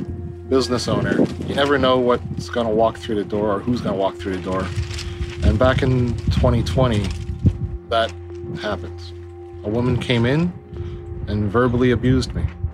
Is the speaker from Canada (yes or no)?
yes; Canada; born there; I'm Canadian. I was born here.